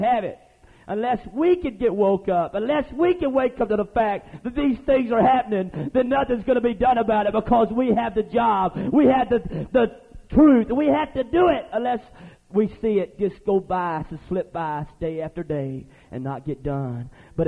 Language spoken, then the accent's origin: English; Louisiana, United States; well, I'm from Louisiana.